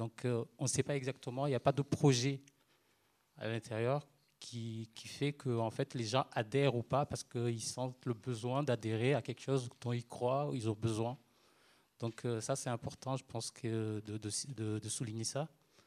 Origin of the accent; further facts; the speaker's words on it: Moroni, Grande Comore, Comoros; je viens des Comores, Moroni.